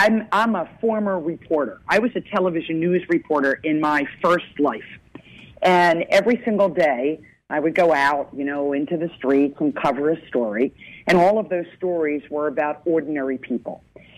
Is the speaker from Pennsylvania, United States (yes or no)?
yes; Philadelphia, Pennsylvania, United States; Coming back from a business trip one day, I'm from Philadelphia.